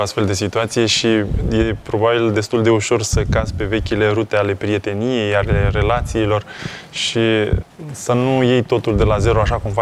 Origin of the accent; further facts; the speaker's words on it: Bucharest, Romania; born there; Știu că m-am născut în București